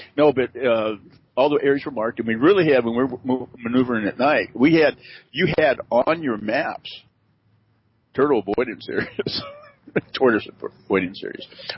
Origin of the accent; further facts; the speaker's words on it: the South, United States; this is I'm from the South